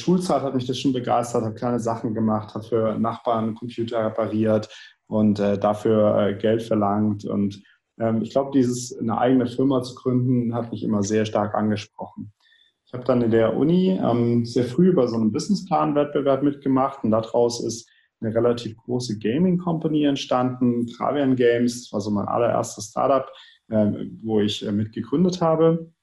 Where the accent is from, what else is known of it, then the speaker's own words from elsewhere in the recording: Munich, Bavaria, Germany; Und ich bin Münchner, ich bin hier in München aufgewachsen